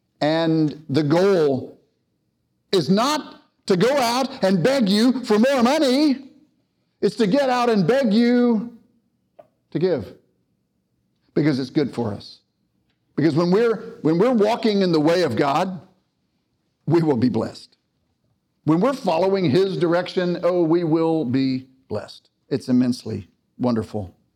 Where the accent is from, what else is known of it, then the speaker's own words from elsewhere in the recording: Dallas, Texas, United States; I grew up here in Dallas, and I grew up in a family that I thought was kind of boring, frankly.